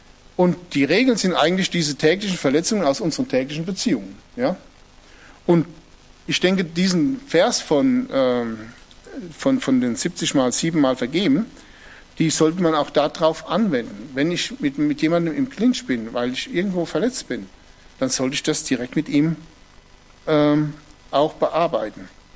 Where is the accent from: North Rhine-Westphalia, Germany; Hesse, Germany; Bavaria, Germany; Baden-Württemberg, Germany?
Hesse, Germany; Ich bin Hesse, gell?